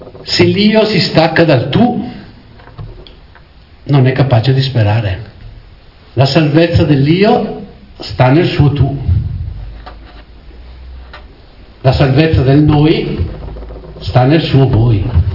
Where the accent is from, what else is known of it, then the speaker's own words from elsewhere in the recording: Brazil; Boh, vengo dal Brasile, ci sarebbe proprio poco da sperare.